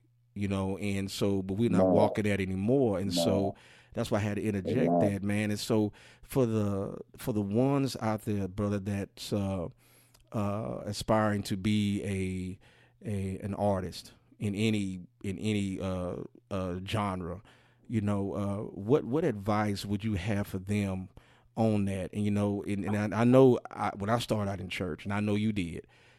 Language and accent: English; Savannah, Georgia, United States; all the way from my home state, Savannah, Georgia, y'all.